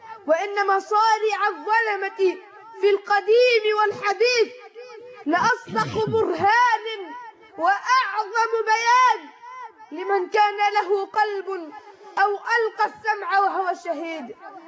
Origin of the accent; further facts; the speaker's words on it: Egypt; بلدنا مصر